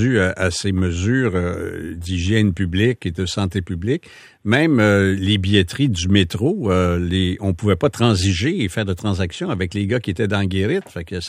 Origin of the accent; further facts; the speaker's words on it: Montreal, Quebec, Canada; Tout le monde pense que je suis de Sherbrooke puis des Cantons de l'Est. C'est pas vrai. Je suis venu au monde à Montréal. Je suis un Montréalais d'origine